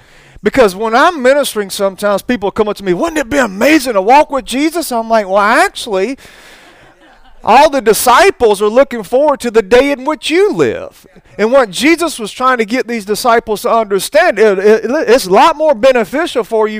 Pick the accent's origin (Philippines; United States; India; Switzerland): United States; Alabama; You know, I'm from Alabama. We say some redneck terms, you know.